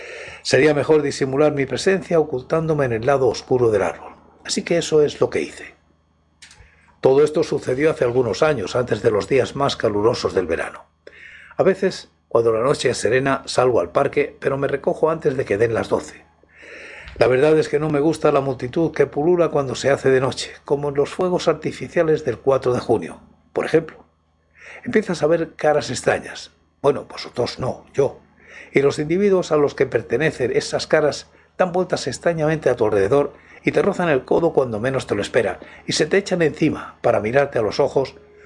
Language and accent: Spanish; Region of Murcia, Spain; desde aquí, desde mi tierra murciana, desde la República Independiente del Pijo.